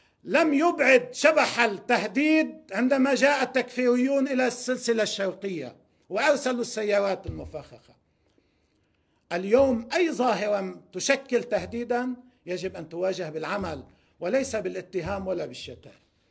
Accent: Lebanon; ولدينا جميعا كلبنانيين أخلاق وأعراف وتقاليد ودين

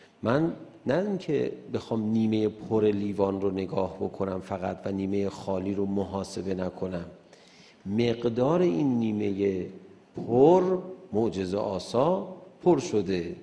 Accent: Tehran, Tehran Province, Iran; born or raised there

